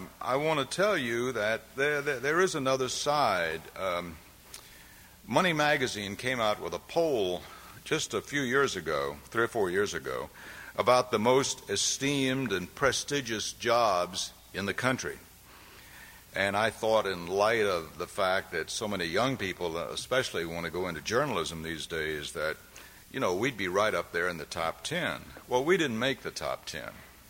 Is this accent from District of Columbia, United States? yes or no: yes; Washington, District of Columbia, United States; first of all, because I'm from Washington, and second, I'm from television